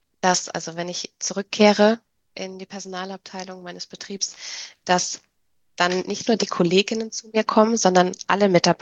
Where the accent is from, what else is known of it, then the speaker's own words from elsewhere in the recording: Rhineland, Germany; Wie gesagt, ich bin Rheinländerin